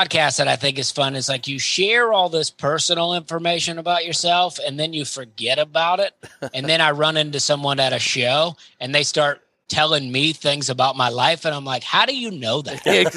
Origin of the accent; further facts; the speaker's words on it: Alabama, United States; moved away as an adult; now in Charleston, United States; I grew up in Alabama and moved to Charleston, South Carolina